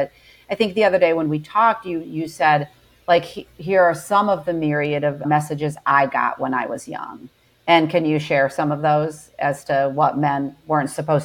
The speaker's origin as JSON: {"language": "English", "country": "United States", "tie": "born or raised there", "said": "Like I grew up in the United States, so I only know culture here"}